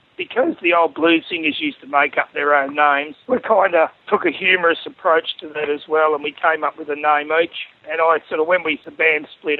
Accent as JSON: {"language": "English", "town": "Camperdown", "region": "Victoria", "country": "Australia", "tie": "born or raised there", "also_born_or_lived": "Colac", "said": "I was born in Colac in Victoria."}